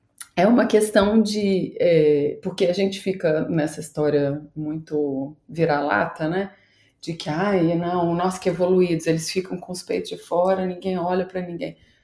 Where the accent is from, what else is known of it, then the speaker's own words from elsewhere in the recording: Vila Velha, Espírito Santo, Brazil; Porque eu sou da praia, eu sou de Vitória, eu sou de Vila Velha, assim, na praia mesmo.